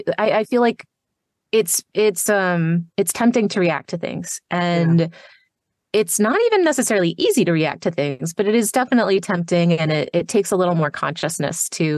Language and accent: English; the South, United States; I'm from the South and I thought we had hospitality down.